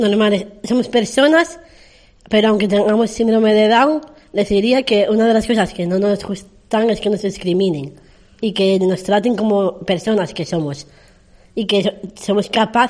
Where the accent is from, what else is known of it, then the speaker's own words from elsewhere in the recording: Gijón, Asturias, Spain; Soy de Gijón. Hice primaria en un colegio en Gijón, y luego pasé al instituto.